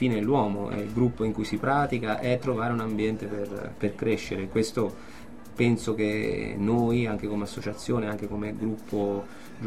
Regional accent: Spoleto, Umbria, Italy; avevo dei compagni di classe che io sono di Spoleto

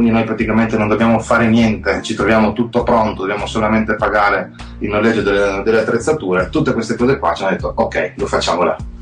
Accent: Trieste, Friuli-Venezia Giulia, Italy; born or raised there

